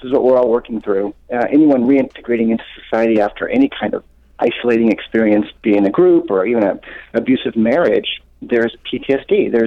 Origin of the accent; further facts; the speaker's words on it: California, United States; I was born in California. I had a very healthy family, Italian mother. My father was a corporate attorney. We lived near the beach